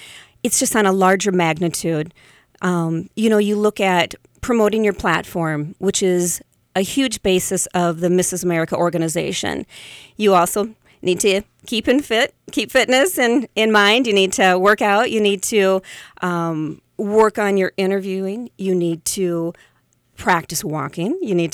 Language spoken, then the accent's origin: English; Baltic, South Dakota, United States; now in Sioux Falls, United States; I'm originally from Baltic, South Dakota, and have resided in Sioux Falls now for the last 11 years.